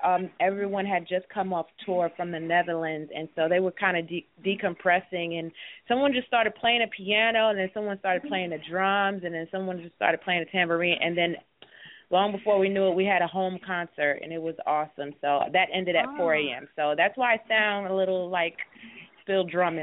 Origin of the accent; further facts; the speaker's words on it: Staten Island, New York, United States; because I'm from Staten Island, and I thought that I was going to be, like, the 10th female member